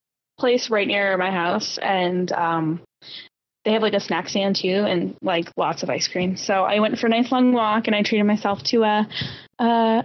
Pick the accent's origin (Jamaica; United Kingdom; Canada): Canada; I'm like, yeah, I know I'm Canadian. Like we've been doing this for years and none of us complained about it.